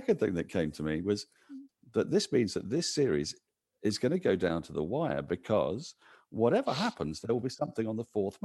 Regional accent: England, United Kingdom; I might say this as an Englishman

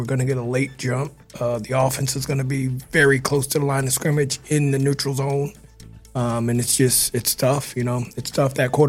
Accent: Louisiana, United States; It reminds me of growing up in Louisiana.

